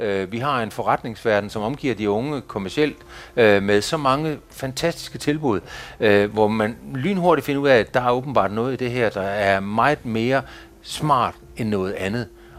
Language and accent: Danish; Nibe, North Denmark Region, Denmark; der hvor jeg kommer fra, der har vi for eksempel noget, der hedder Nibe-festivalen